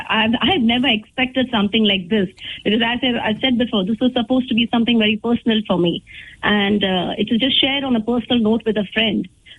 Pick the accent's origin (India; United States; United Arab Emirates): United Arab Emirates; Dubai; I was brought up in Middle East. I was not working there. My entire childhood was in Middle East, UAE, Dubai, precisely. My parents were working there, so I have lived my childhood in Dubai